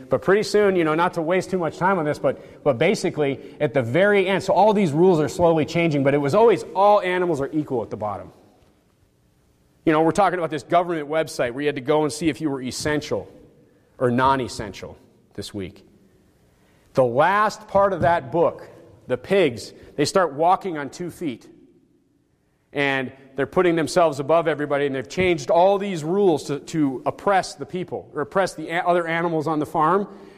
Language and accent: English; North Dakota, United States; I mean, I grew up in the Midwest. I grew up in nowhere North Dakota. I got red-blooded, hard-working American in me.